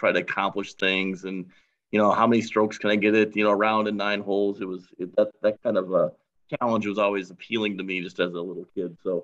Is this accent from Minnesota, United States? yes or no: yes; Minnesota, United States; I grew up in Minnesota. Lost the accent a little bit. Northern Minnesota.